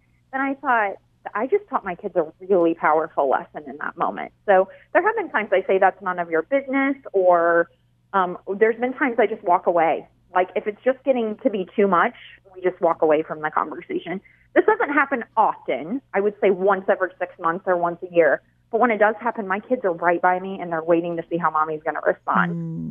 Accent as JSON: {"language": "English", "town": "St. Louis", "region": "Missouri", "country": "United States", "said": "this was around the time we're from the St. Louis area, when Michael Brown was killed in Ferguson."}